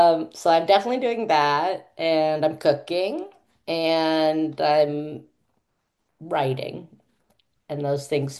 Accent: New York, United States; I was a Jew from New York.

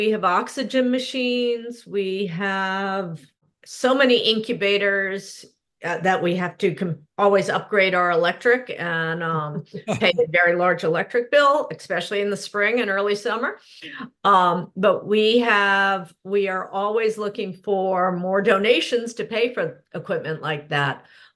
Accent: Port Washington, New York, United States; also born or lived in East Hampton; I'm from pretty much out here, Port Washington during the winter and East Hampton during the summer. We came out every summer and every weekend of my life. And then in 2001, my husband and my two children and I moved out here full time.

